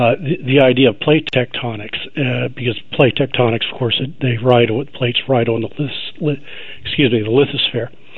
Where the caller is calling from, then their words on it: Hagerstown, Maryland, United States; I'm actually calling from Hagerstown, Maryland.